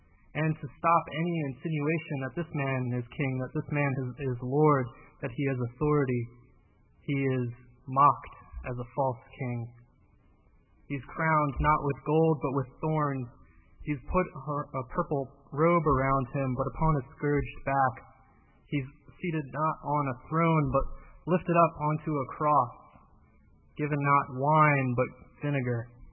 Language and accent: English; the South, United States; I grew up in the South, a land that Flannery O'Connor calls Christ haunted.